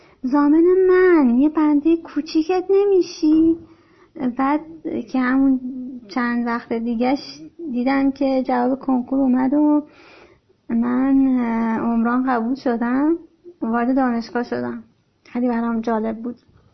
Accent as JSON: {"language": "Persian", "country": "Iran", "said": "ما ایرانی هستیم"}